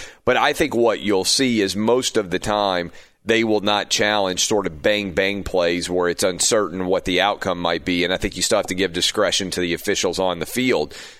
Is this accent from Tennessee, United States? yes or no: yes; Tennessee, United States; my home state of Tennessee is debating whether or not to allow sports gambling.